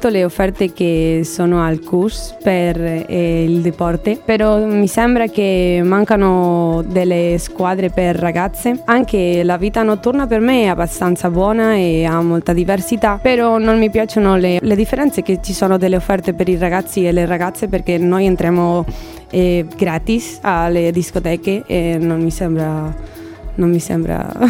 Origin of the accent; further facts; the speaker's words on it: Valencia, Valencian Community, Spain; Italian is a second language; now in Cagliari, Italy; Di Valencia, Spagna.